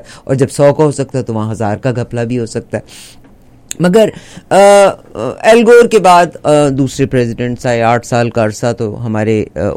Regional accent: Pakistan; مگر میں بھی پاکستانی ہوں

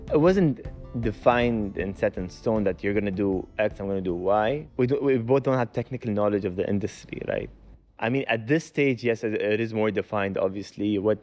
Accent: Dubai, United Arab Emirates; starting with Dubai as a homegrown concept, because we're both from Dubai and we wanted to start something from Dubai itself rather than franchising.

